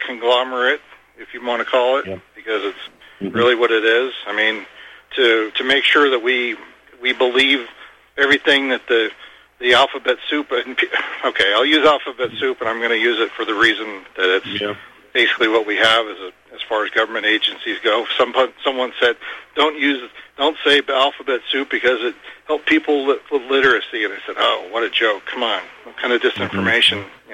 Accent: California, United States; I'm from California originally, the city I lived in California

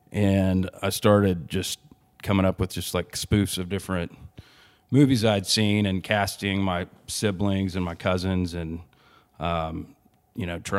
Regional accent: Dallas, Texas, United States; Grew up in Big D, also known as Dallas. Grew up in the Park Cities area.

